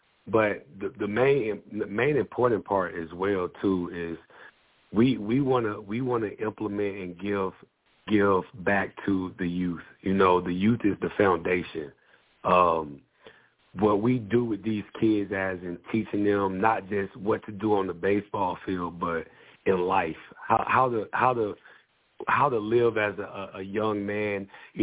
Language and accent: English; Statham, Georgia, United States; I'm a good old country boy, man. I'm from Athens, Georgia, a little town near Athens, Georgia, called Statham, Georgia.